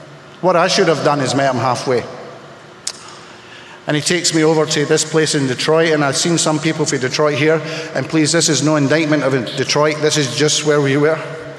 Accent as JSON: {"language": "English", "region": "Scotland", "country": "United Kingdom", "said": "I'm Scottish as all hell, eh?"}